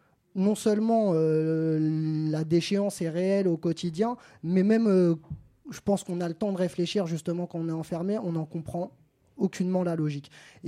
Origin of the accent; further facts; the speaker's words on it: Tunisia; comme je suis tunisien, vous restez chez moi